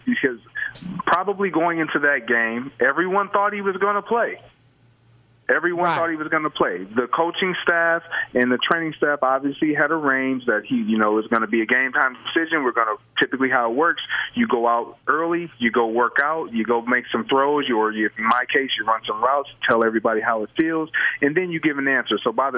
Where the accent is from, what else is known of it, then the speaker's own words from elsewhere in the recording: Michigan, United States; That's how we've always felt about the Detroit Lions growing up in Michigan.